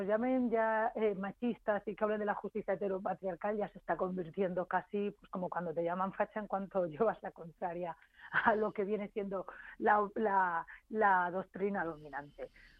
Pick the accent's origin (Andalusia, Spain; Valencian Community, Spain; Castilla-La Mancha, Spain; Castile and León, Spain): Castile and León, Spain; Palencia; Mire, yo soy de Palencia, estoy convencida de que en Palencia